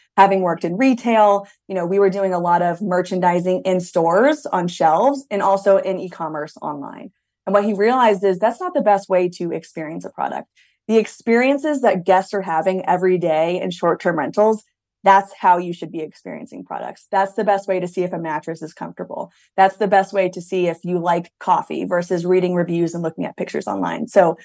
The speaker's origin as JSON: {"language": "English", "region": "Texas", "country": "United States", "tie": "born or raised there", "moved": "yes", "lives_now": "Colorado, United States", "said": "I'm not a big East Coast fan, originally growing up in Texas and now living in Colorado."}